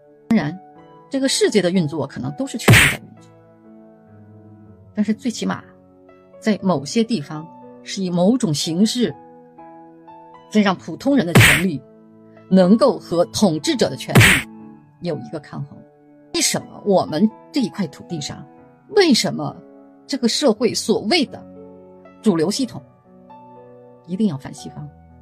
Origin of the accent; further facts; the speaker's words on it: China; 我们中国人的概念里边，反抗就意味着不尊重，而尊重就意味着服从。